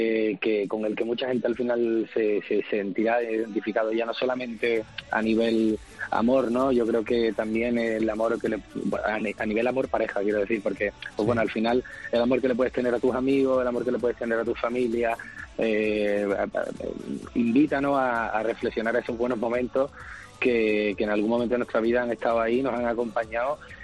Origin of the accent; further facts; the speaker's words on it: Seville, Andalusia, Spain; como se dice en mi tierra, transmitir, ¿no?, todo el rato, y ser sevillano, por supuesto, para mí es un orgullo.